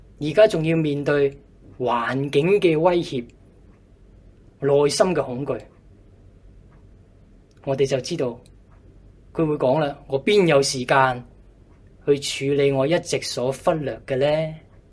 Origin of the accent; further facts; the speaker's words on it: Hong Kong; 我哋香港人就明啦。